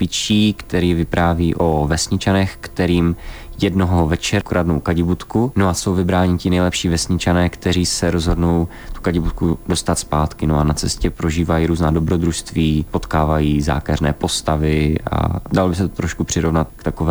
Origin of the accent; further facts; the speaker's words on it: Ostrava, Moravian-Silesian Region, Czechia; Jsme z Ostravy a okolí, vlastně já a ještě jeden kamarád, Vláďa Blahoš, my jsme z Petřkovic a ti další dva jsou právě tady z centra, z Ostravy.